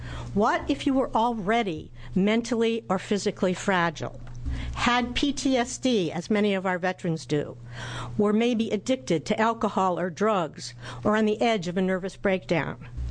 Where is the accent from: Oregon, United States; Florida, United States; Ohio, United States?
Oregon, United States; Eugene; from Eugene, and I'm an advocate for the homeless